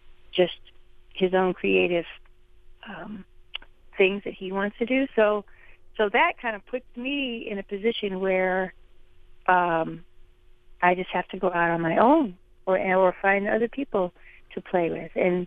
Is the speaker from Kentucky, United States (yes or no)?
no; Illinois, United States; I was raised down here in Southern Illinois at in the stomping grounds of Southern Illinois University.